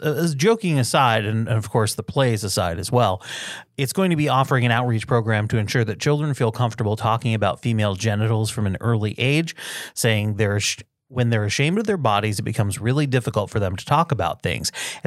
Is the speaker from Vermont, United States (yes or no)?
yes; Barton, Vermont, United States; it was taken in my hometown of Barton, Vermont.